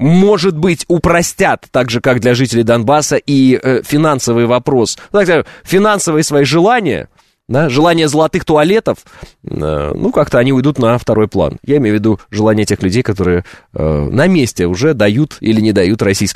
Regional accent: Kazakhstan; now in Russia; Я сам из Средней Азии, если можно так выразиться. Мы с родителями переехали в 98-м году из Казахстана в Оренбургскую область.

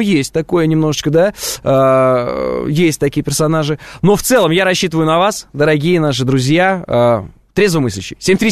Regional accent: Moscow, Russia; Это беда, я ведь из Перова.

